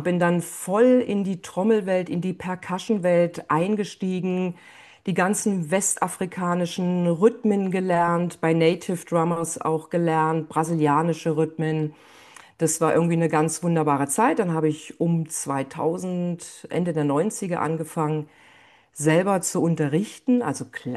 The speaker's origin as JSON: {"language": "German", "region": "Southern Germany", "country": "Germany", "tie": "born or raised there", "said": "ich bin in den 60ern in dörflicher Gegend aufgewachsen in Süddeutschland."}